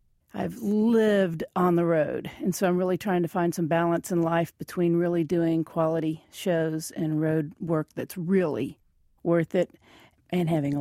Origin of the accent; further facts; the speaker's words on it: Lexington, Kentucky, United States; And I grew up in Lexington, Kentucky, in a Southern Baptist church.